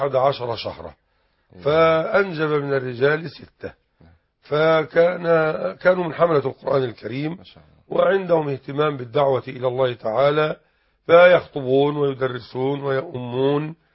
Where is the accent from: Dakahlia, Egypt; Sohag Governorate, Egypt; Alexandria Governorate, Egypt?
Dakahlia, Egypt; Mit Hadid; كنت أعيش في قريتي ميت حديد، مركز بنية نصر، قهلية بمصر